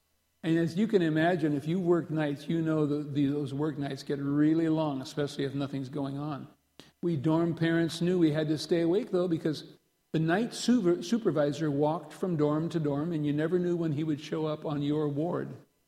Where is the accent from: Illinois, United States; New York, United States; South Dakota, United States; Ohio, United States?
South Dakota, United States; Redfield; as a dorm parent at an institution for the developmentally disabled near my hometown of Redfield, South Dakota.